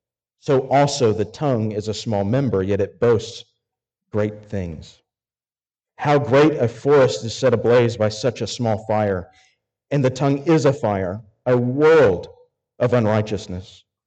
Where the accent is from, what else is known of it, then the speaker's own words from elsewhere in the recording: Arkansas, United States; I'm from Arkansas.